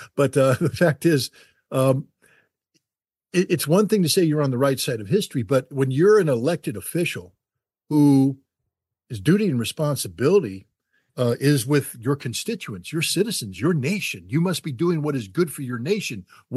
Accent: Germany; I grew up in Germany in the late 1970s, early 1980s

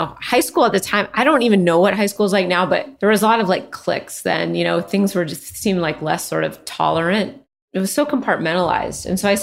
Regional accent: Redmond, Washington, United States; I grew up outside Seattle. It's a very weird place. I don't really recognize it.

